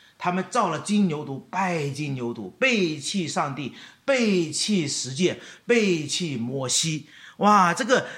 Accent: China; 我是在中国土生土长的

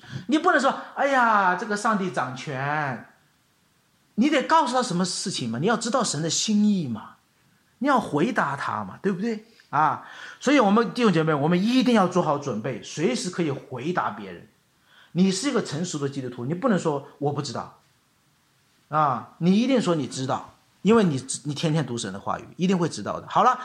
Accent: China; 所以弟兄姐妹，我们作为中国人，我们应该怎样呢

